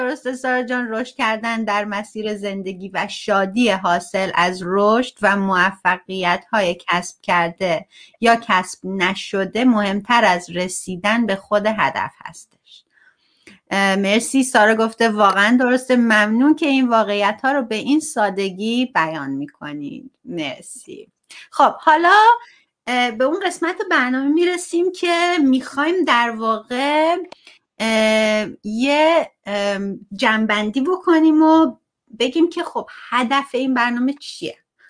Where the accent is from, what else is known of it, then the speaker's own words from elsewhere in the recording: Iran; ما ایرانی هستیم، هم معلومه که بلدیم.